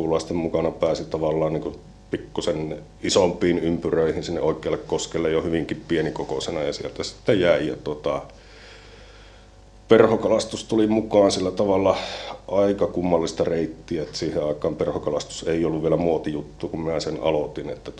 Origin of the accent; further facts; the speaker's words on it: Taivalkoski, North Ostrobothnia, Finland; kotipaikka on tosiaan edelleenkin tuolla Taivalkoskella Päätalon maisemissa ja maaseudulta olen kotoisin, maatilan poikia